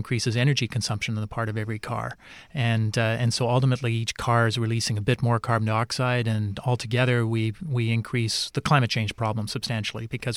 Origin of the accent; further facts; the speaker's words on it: Canada; and I can say this as a Canadian